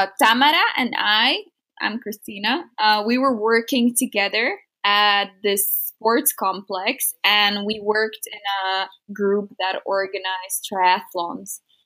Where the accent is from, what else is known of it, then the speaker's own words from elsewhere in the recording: Slovakia; English is a second language; I'm 26 years old. I'm from Slovakia